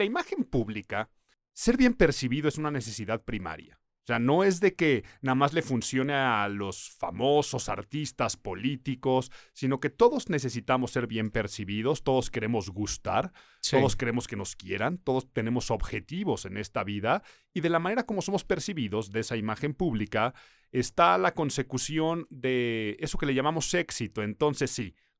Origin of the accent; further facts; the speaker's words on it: Mexico City, Mexico; born there; Nací en Ciudad de México. Todavía soy modelo setentero.